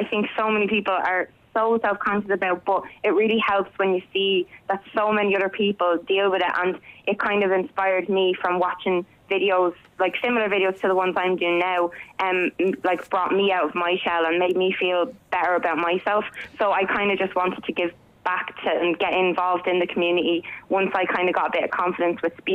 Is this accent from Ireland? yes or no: yes; Dublin, Leinster, Ireland; I'm from Dublin.